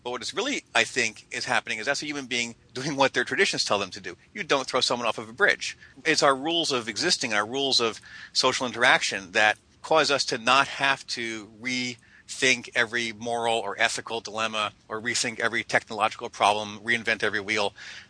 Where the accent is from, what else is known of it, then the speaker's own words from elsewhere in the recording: United States; As an American and someone who also, by the way, was exposed to Native American archaeology long before I did any work in Africa